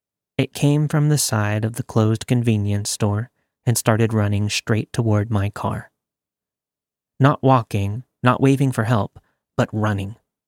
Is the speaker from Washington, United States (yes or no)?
yes; Seattle, Washington, United States; I'm originally from Seattle and was visiting at the time.